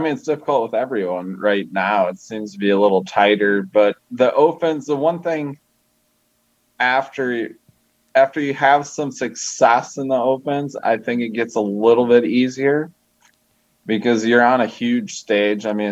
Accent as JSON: {"language": "English", "region": "Minnesota", "country": "United States", "said": "I mean, I'm from Minnesota. There's maybe three guys that do it from Minnesota."}